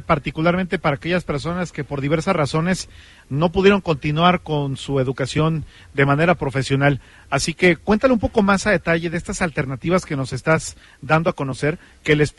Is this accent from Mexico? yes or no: yes; Querétaro, Mexico; parece que lo que ustedes ofrecen está ampliamente enfocado a las necesidades que tienen justamente las empresas que están llegando a nuestro Querétaro.